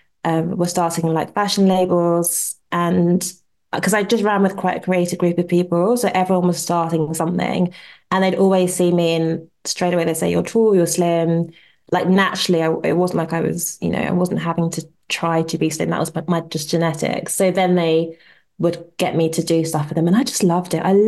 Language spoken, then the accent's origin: English; Nigeria; my parents are Nigerian, I'm Nigerian, and she was very, that Nigerians are quite proud.